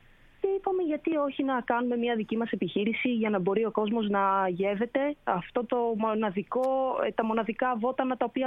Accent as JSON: {"language": "Greek", "town": "Kyparissia", "region": "Peloponnese", "country": "Greece", "said": "Εγώ κατάγομαι από την Κυπαρισσία και ο Χαράλαμπος, που είμαστε μαζί και στην επιχείρηση και στη ζωή. Ξεκινήσαμε από εδώ, φύγαμε για σπουδές, ο Χαράλαμπος έφυγε στην Αθήνα, εγώ στην Καλαμάτα."}